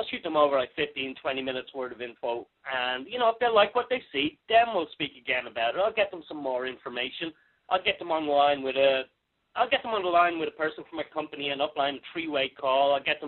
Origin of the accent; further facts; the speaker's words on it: Dublin, Leinster, Ireland; Ireland. I'm actually from Dublin, Ireland, right?